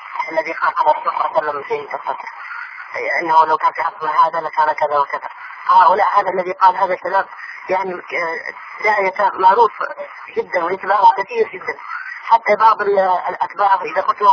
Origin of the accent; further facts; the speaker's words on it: Hadramaut, Yemen; عندنا في حضرموت